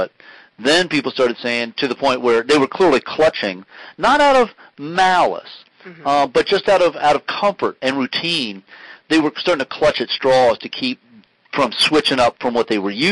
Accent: United States; because, gosh darn it, I'm an American.

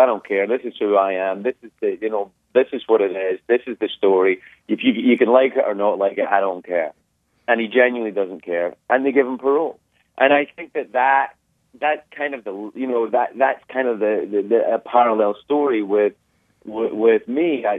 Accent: Scotland, United Kingdom; now in United States; So I'm still Scottish and I'm still American.

